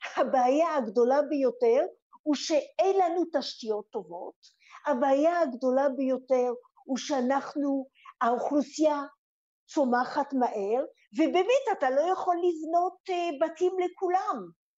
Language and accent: Hebrew; France; also born or lived in United States; now in Israel; ובזכות זה שהיינו בצרפת, אז קיבלתי חינוך טוב שאפשר לי לסיים בגרות, לנסוע לארצות הברית